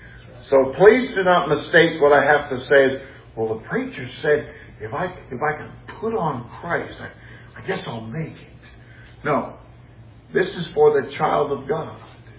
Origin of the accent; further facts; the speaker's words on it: Oakland, California, United States; born there; now in Arkansas, United States; Now, I've traveled a bit in this country. I was born in Oakland, California, and I've spent time in quite a few states. I've seen both coasts. And I've spent, well, more than half my preaching life in Arkansas.